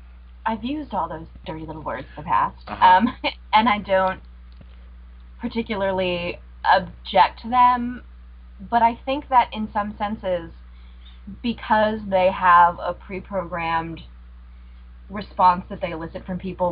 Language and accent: English; Connecticut, United States; moved away as an adult; also born or lived in New Jersey; I was born and raised in New England